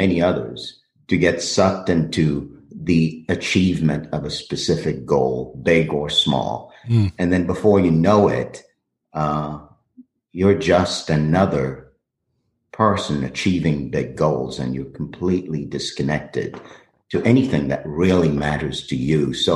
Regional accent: Haiti; now in United States; I was born and raised in Haiti and came to the States in 77. And though I left Haiti, I never really left.

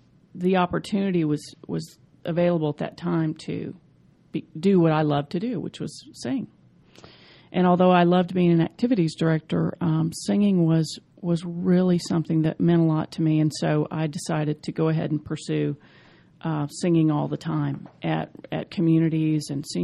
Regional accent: Atlanta, Georgia, United States; Well, I'm originally from Atlanta.

